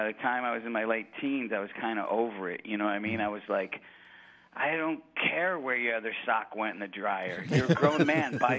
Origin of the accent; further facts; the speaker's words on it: Syracuse, New York, United States; I grew up in Syracuse, but it was called Oneida County, and there was a brewery next in the city next door to us in Utica